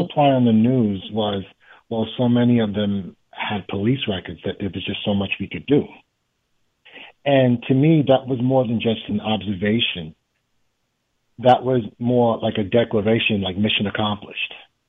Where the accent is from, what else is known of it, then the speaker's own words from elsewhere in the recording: New York, United States; I mean, if you think about it, like I grew up in New York, so I've always felt like I've never not felt like there was a race war happening. I'm 41 now.